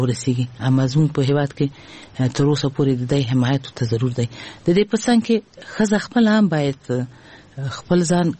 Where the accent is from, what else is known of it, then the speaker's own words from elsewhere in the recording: Kabul, Afghanistan; ما د کابل په ښار کې مې ابتدایي زده کړې کړې دي. بیا مې عالي زده کړې د کابل پوهنتون د ساينس په پوهنځي کې ومخ وړې دي